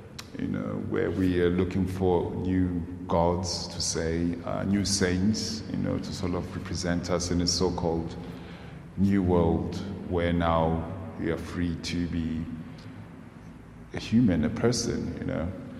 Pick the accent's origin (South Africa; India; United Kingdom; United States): South Africa; Because I've, you know, as South African, I've witnessed such things